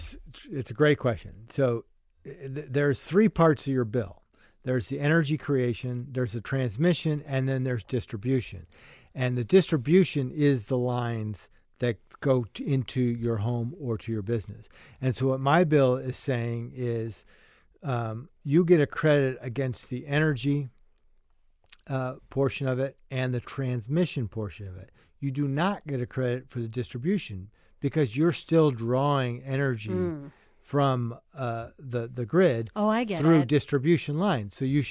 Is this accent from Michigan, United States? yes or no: no; Ohio, United States; I'm from Northeastern Ohio, as you said, and we don't have a lot of expansive properties